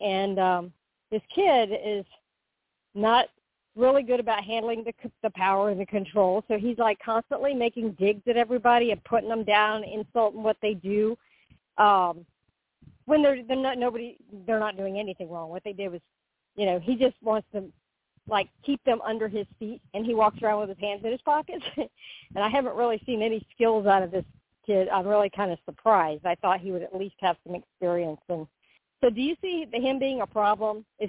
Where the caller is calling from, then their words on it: Florida, United States; and I'm calling from Florida.